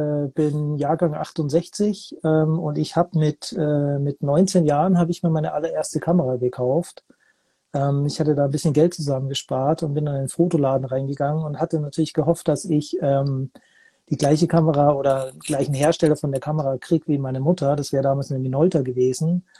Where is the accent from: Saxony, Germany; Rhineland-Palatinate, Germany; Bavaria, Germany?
Bavaria, Germany; Munich; Ich komme aus München.